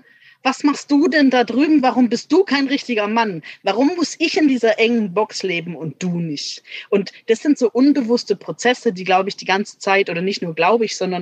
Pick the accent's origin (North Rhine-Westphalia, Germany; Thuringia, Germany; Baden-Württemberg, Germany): Baden-Württemberg, Germany; Ich komme aus Baden-Württemberg.